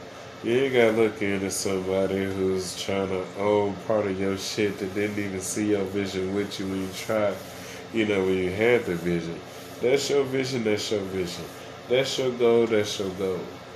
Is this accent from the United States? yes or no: yes; Gary, Indiana, United States; now in Texas, United States; I call myself the king of Compass County, Texas, where, you know, I spent the majority of my life, even though I'm originally from Gary